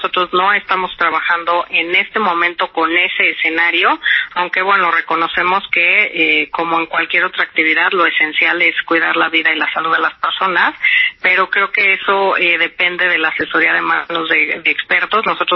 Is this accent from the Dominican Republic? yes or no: no; Mexico; lo que tenemos que hacer como mexicanos